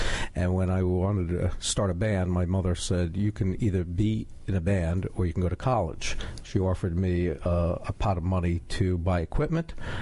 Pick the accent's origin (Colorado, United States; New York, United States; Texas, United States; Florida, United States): New York, United States; Brooklyn; Brooklyn, New York.